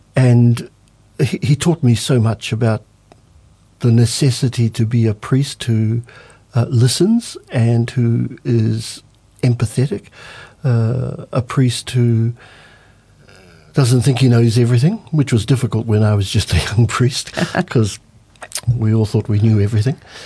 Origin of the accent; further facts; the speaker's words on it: Rotorua, Bay of Plenty, New Zealand; I'm born and bred in Rotorua. I was brought up in a little village called Whakareoareoa, and I am one of 11 children. I'm the second born.